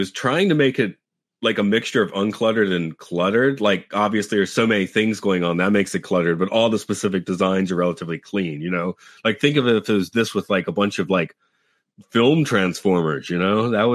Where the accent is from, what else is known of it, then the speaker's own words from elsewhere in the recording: United States; I use a shower. I'm American, but other people in my family